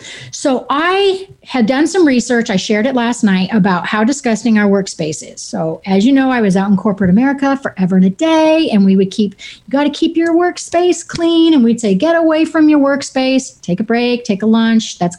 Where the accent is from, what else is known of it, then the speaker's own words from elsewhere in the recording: New England, United States; I'm a Yankee. I'm from New England.